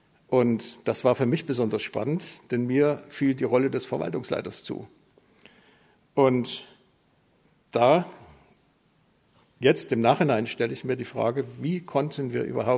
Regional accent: Saxony, Germany; born there; ich bin gebürtiger Sachse und die Sachsen können einfach alles

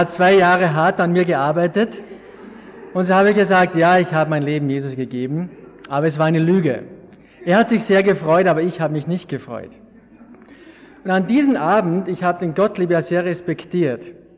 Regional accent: Schladming, Styria, Austria; born there; ich bin geboren in Schladming, das ist da in Österreich, da etwas südöstlich von Salzburg.

